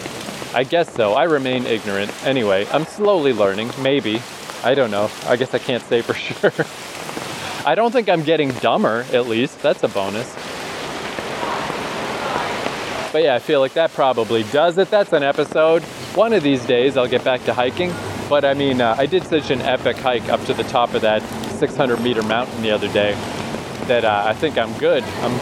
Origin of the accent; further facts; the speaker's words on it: Canada; I'm from Canada.